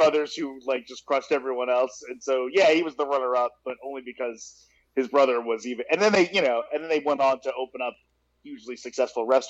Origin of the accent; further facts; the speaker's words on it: Atlanta, Georgia, United States; We're all from Atlanta.